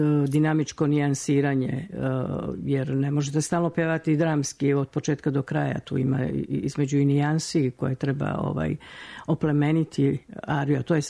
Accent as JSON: {"language": "Serbian", "region": "Podgorica", "country": "Montenegro", "tie": "born or raised there", "said": "Moje detinjstvo u Podgorici, tadašnjem Titogradu. Imala sam 13 godina i učenica osnovne škole"}